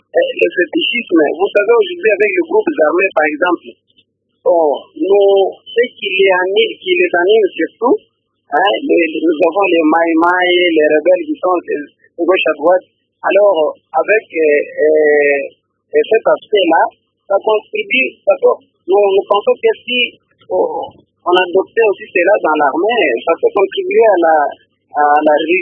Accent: DR Congo; nous sommes congolais.

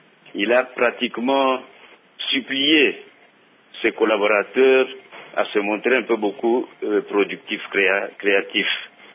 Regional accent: Katanga, DR Congo; Aujourd'hui, nous avons beaucoup de problèmes ici chez nous au Katanga.

